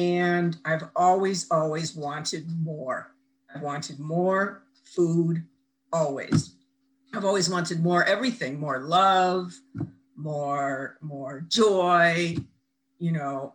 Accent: the West, United States; Not that I have anything against the East Coast, but I grew up in the West and I missed being in the West.

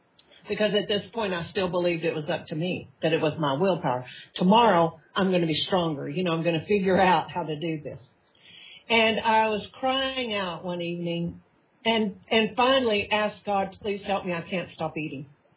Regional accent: Texas, United States; now in Bay Area, United States; I'm sure you can tell from my accent, however, I'm from the Panhandle of Texas originally. I've been here 4.5 years.

